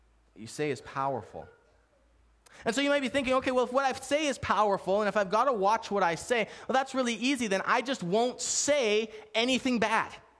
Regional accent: Canada; we're Canadian.

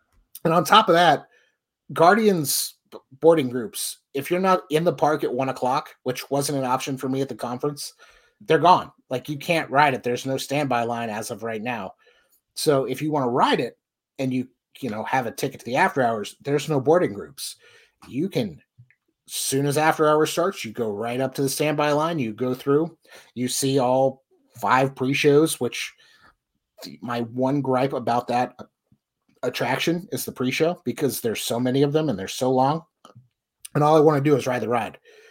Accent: Florida, United States; I grew up in Florida.

